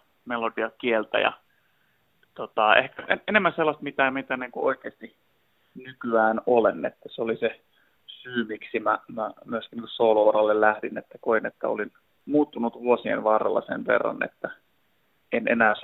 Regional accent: Lohja, Uusimaa, Finland; Mä oon Lohjalta kotoisin.

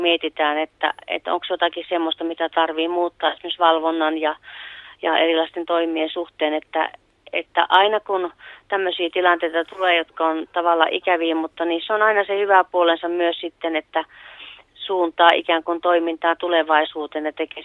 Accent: Eastern Finland, Finland; olemme siitä itäsuomalaisina tosi ylpeitä.

